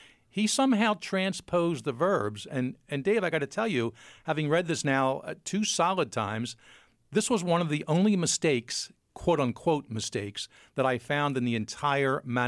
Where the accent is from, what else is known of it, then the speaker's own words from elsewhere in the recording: Philadelphia, Pennsylvania, United States; And I said, actually, no, I'm from Philly. But then it hit me, darn, I think we do say water in Philly